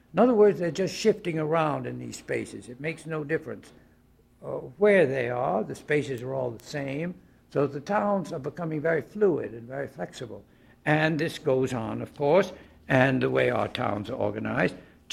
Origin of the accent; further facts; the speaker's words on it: United States; I'm an American that's been imprinted on me, like everybody else, to find the grid.